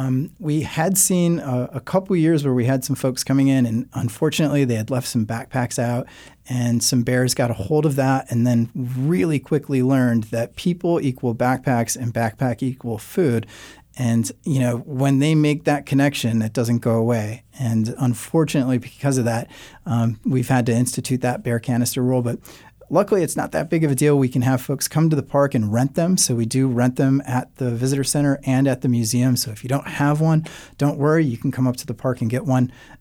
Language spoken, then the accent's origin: English; Detroit, Michigan, United States; I can actually sympathize with those city slickers because I grew up in Detroit.